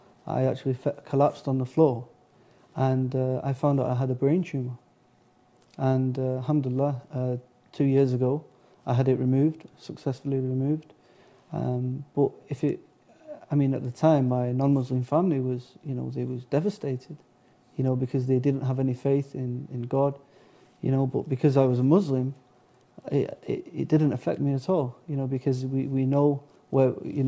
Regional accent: Manchester, North West England, United Kingdom; So, but I'm born and bred in Manchester, England.

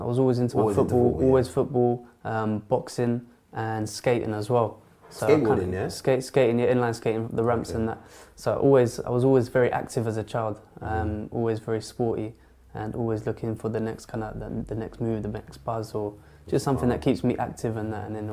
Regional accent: St Albans, East of England, United Kingdom; So, I'm from St. Albans, Hertfordshire, middle class family, nice upbringing, just very sporty, always enjoyed sports and being about.

